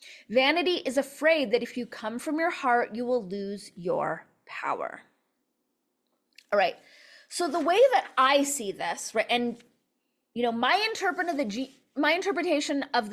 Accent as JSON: {"language": "English", "town": "Los Angeles", "region": "California", "country": "United States", "tie": "born or raised there", "said": "So I grew up in Los Angeles, which was not an easy place to grow up with a positive, physical image, positive body image, especially in the 70s and 80s"}